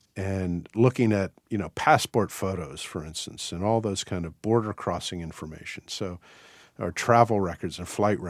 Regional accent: Washington, District of Columbia, United States; I grew up in Washington, so I knew I was reading the Washington Post.

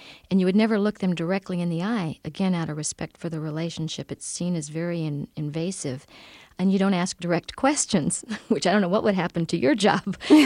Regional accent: Ohio, United States; We had a wonderful public school where I grew up in Ohio.

